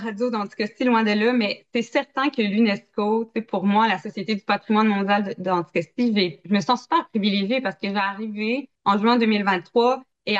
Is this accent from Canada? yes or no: yes; Havre-Saint-Pierre, Quebec, Canada; je suis native d'Or-Saint-Pierre puis j'ai toujours aimé mon coin de pays.